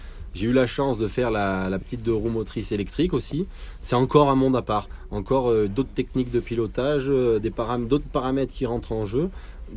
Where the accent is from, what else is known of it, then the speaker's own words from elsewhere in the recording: Nice, Provence-Alpes-Côte d'Azur, France; born there; Depuis toujours, j'y habite. Je suis né à Nice.